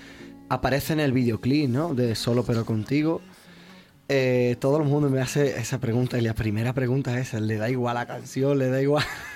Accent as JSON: {"language": "Spanish", "town": "Mairena del Alcor", "region": "Andalusia", "country": "Spain", "said": "Allí en mi tierra, en Mairena del Alcor, en Sevilla, que es la primera feria de abril."}